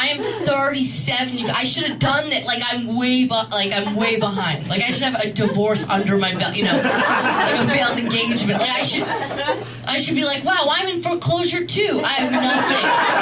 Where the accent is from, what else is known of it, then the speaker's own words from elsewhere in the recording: New York, United States; Where I'm from New York, it's 12 or less.